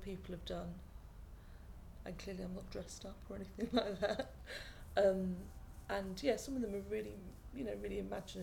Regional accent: Plymouth, South West England, United Kingdom; also born or lived in London; I grew up in Plymouth, or just outside Plymouth, and I've worked in London for very many years, well, all of my working life

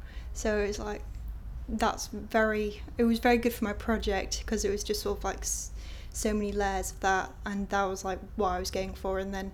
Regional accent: Leeds, Yorkshire and the Humber, United Kingdom; I'm 17, born on the 20th of October 1991, and I'm from Leeds in Yorkshire.

